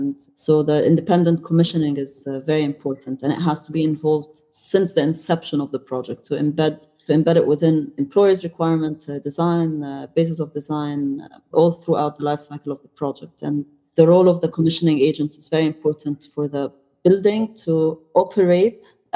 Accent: Egypt; English is a second language; I'm Egyptian, I come from Egypt

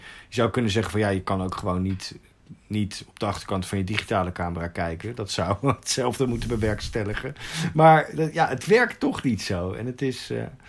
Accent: Zoetermeer, South Holland, Netherlands; moved away as an adult; now in Amsterdam, Netherlands; Ja, ik woon in Amsterdam. Al een jaar of 15, denk ik. Ik kom oorspronkelijk uit Zoetermeer, maar ik ben ooit stage gaan lopen bij het Parool. En dat is, ja, dat is de stadskrant van Amsterdam. Dus toen ben ik eigenlijk hier beland

